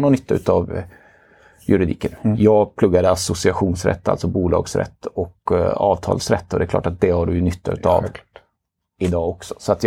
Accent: Grästorp, Västra Götaland County, Sweden; now in Vara, Sweden; Jag är född och uppvuxen i Grästorp, en liten idrottskommun.

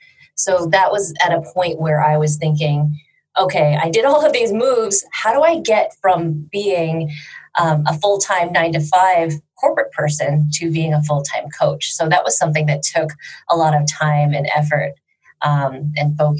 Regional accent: San Francisco Bay Area, California, United States; now in Bali, Indonesia; I am a life coach. I live in Bali, Indonesia, but I'm from the San Francisco Bay Area in the States.

